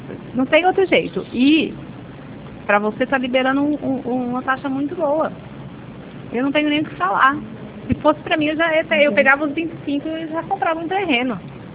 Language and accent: Portuguese; São Paulo, Brazil; Eu sou de São Paulo mesmo, né?